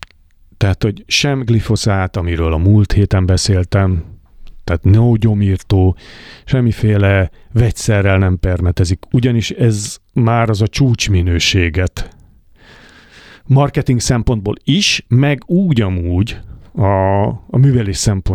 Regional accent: Hungary; Ezt is kérdeztem, nyilvánvalóan magyar vagyok.

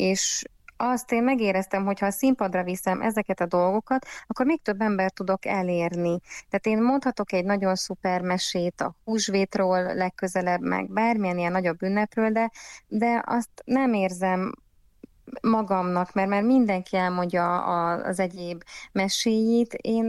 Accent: Zala, Hungary; én amúgy zalai származású vagyok

